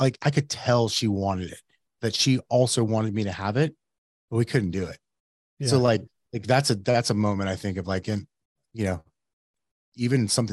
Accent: Yuma, Arizona, United States; now in Phoenix, United States; I remember one time, I grew up in Yuma and we're up here.

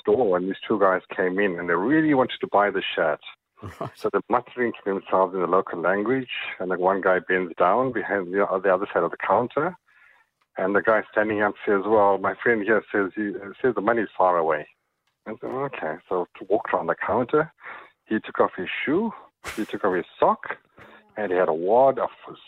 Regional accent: Zimbabwe; I grew up in Zimbabwe, or it was Rhodesia before independence

